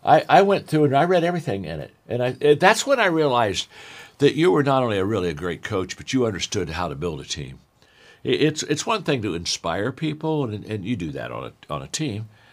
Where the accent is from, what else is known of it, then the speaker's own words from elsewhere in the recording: Ohio, United States; And I grew up in Ohio, so you have to understand I was a Ohio State fan already.